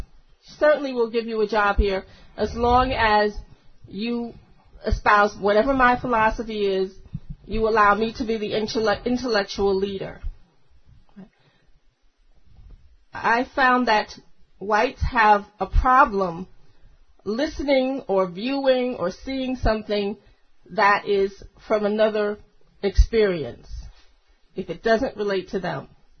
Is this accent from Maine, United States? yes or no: no; New York City, New York, United States; I'm 56 years old. I grew up in New York City. This is not the New York City of my youth.